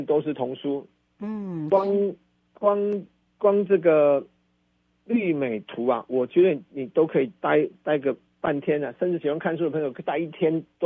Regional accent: Taichung, Taiwan; 我们台中人有温度的人情味哈

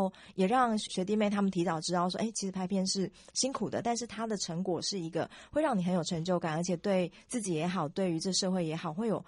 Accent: Changhua County, Taiwan; 因为其实我在彰化长大，然后我在台北念书

